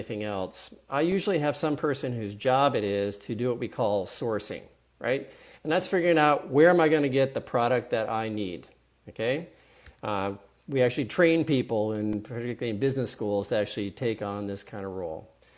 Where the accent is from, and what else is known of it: San Diego, California, United States